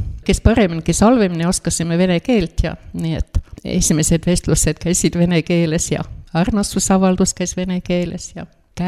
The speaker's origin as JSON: {"language": "Estonian", "town": "Jelgava", "region": "Zemgale", "country": "Latvia", "tie": "born or raised there", "second_language": "Estonian", "moved": "as an adult", "lives_now": "Estonia", "said": "olen sündinud Lätis, Jelgava linnas, elasin kogu ma lapsepõlve ja noorepõlve aja ja Eestisse tulin alles siis, kui abiellusin."}